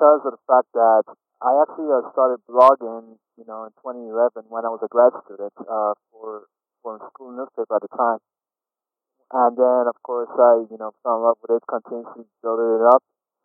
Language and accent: English; U.S. Virgin Islands; now in Texas, United States; Well, I'm originally from St. Croix, United States, Virgin Islands, and I've been living here in Texas for close to 16 years now.